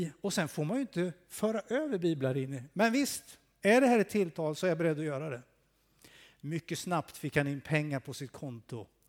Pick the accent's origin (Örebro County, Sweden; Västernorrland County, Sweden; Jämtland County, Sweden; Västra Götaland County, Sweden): Örebro County, Sweden; Örebro; also born or lived in Borensberg; Men när jag var 6 år så flyttade vi härifrån. Och sen dess är jag en gnällig närking. Örebroare.